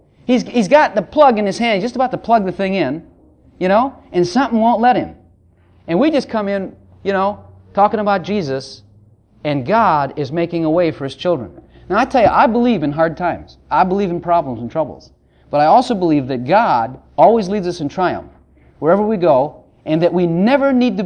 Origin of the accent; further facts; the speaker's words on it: Texas, United States; we're from Texas and we do things big and we'll do it.